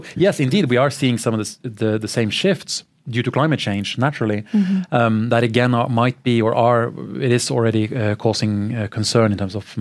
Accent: Bodø, Nordland, Norway; I'm not from Kirkenes, I'm from Bodø, which people in Kirkenes would call in the south. I mean, Bodø is still an Arctic city.

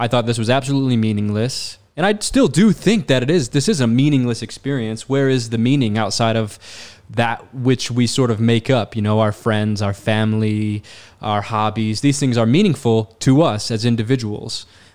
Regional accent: Detroit, Michigan, United States; When I was growing up in Detroit, I was raised Christian

